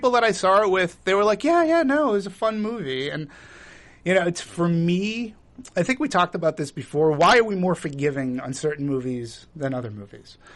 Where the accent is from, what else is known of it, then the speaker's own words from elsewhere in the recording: Boston, Massachusetts, United States; So, you know, I'm a guy from Boston trying to make it good and trying to be a good guy.